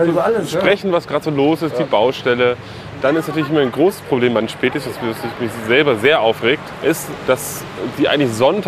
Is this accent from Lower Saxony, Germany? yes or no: no; Cologne, North Rhine-Westphalia, Germany; Das finde ich schon als Kölner